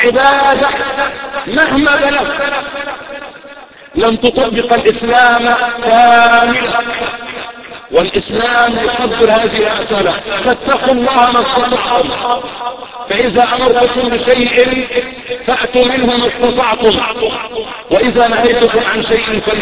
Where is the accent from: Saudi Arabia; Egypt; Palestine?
Egypt; ان يجعل بلدنا مصر الحديثه